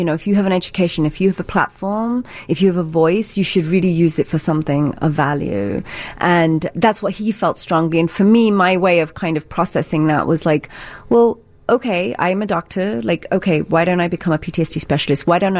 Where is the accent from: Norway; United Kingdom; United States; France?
United Kingdom; England; I was raised in England, thousands of miles away, didn't have much to do with India, no connection to my ancestors because they were dead